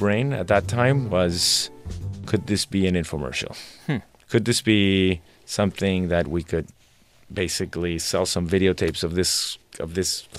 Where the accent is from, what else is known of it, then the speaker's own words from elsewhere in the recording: Colombia; I grew up in Colombia also, so I knew what was happening in the country.